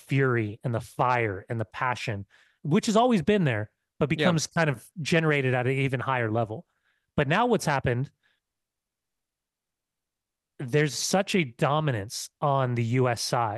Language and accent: English; United States; I experienced it in England and Scotland, and I experienced it in Germany, of being an American